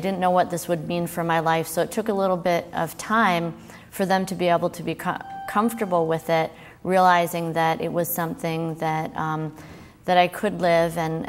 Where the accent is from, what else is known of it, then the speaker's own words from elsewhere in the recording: Canada; where I grew up in Canada.